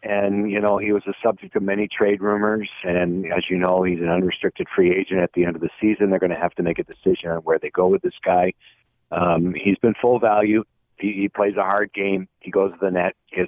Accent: New England, United States; I didn't know how to really deal with it because I'm still emotional about the move. I grew up in New England.

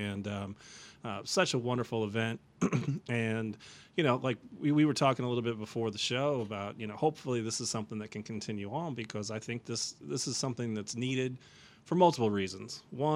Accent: St. Louis, Missouri, United States; I mean, like I told you, I grew up in St. Louis. If this was going on whenever I was still living up there, I'd have been tuned in every week.

